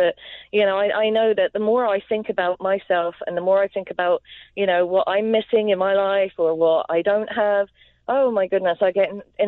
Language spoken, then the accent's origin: English; Southampton, South East England, United Kingdom; now in United States; Yeah, no, I've lived here for a while now, but I'm from Southampton, England.